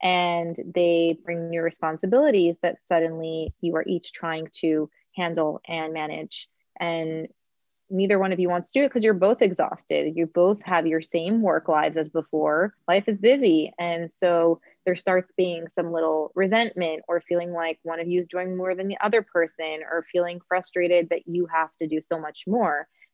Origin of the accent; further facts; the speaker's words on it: Miami, Florida, United States; also born or lived in New York; I was born and raised in Miami, lived in New York for the last 7 years.